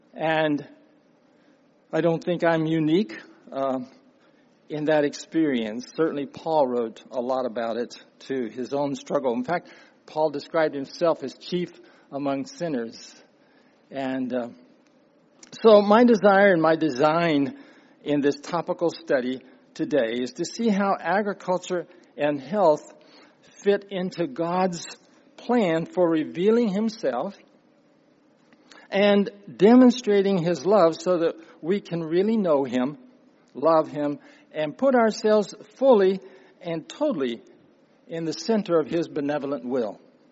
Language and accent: English; Appalachia, United States; So I'm from the Appalachian Mountain region. I guess I'm what you would call Scotch-Irish.